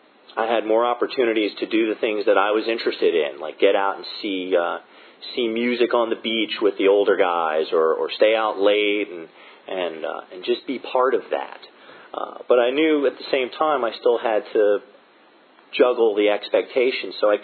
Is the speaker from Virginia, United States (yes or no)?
yes; Virginia, United States; born there; also born or lived in North Carolina / Florida; But I was born in Virginia, not far from here, Northern Virginia. My dad was a worker for the government. We traveled because of his job down through Virginia, North Carolina, and eventually Florida.